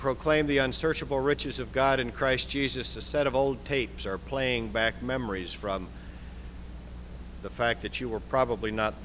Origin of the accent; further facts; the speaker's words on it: Midwest, United States; I've had the chance to preach in my hometown, small Midwestern town, small church.